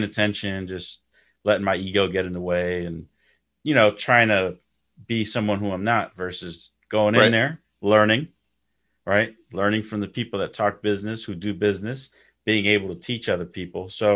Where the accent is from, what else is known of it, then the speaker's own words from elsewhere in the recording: New York, United States; now in Houston, United States; I like that atmosphere because I'm from New York. So I remember that. I moved to Houston, so it's totally different here.